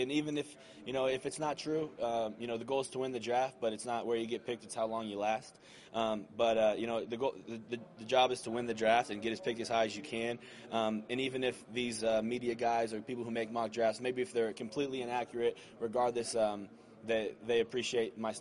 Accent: Nebraska, United States; Ndamukong Suh played at Nebraska. I grew up in Nebraska.

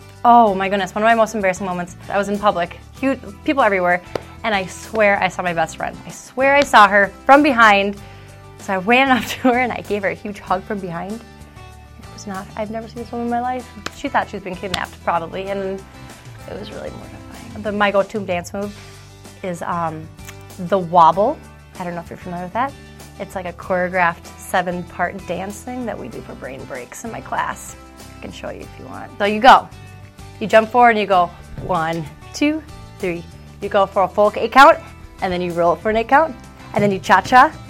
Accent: Chaska, Minnesota, United States; I'm from Chaska, Minnesota, and this is my third year as a Minnesota Vikings cheerleader.

